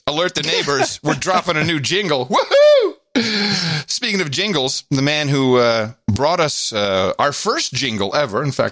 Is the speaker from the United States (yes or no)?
no; Netherlands; When I was growing up in the Netherlands, sexuality was a very different thing than it is today.